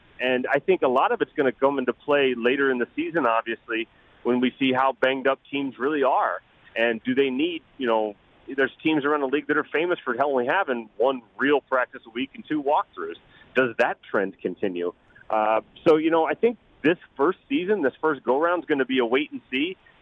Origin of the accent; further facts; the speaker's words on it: Missouri, United States; I grew up just outside of St. Louis.